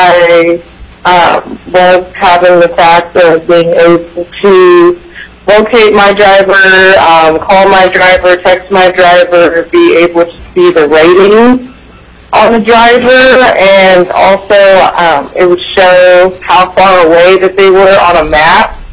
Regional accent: Anchorage, Alaska, United States; I'm from Anchorage, Alaska

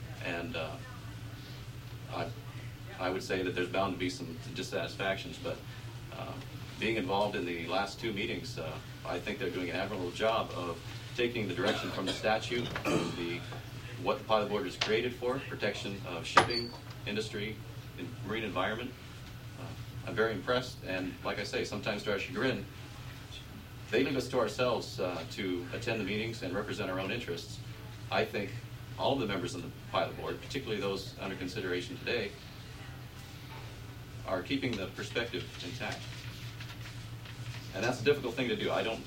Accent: Anchorage, Alaska, United States; I was born in Anchorage. I've lived in Alaska most of my life

